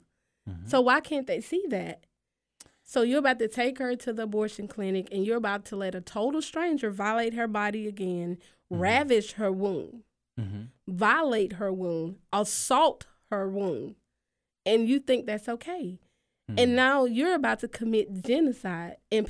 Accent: Tupelo, Mississippi, United States; I'm from Tupelo, Mississippi.

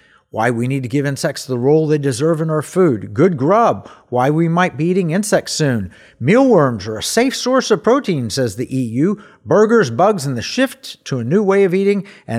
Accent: Texas, United States; I'm Texan through and through. Our Oklahoma background, love beef.

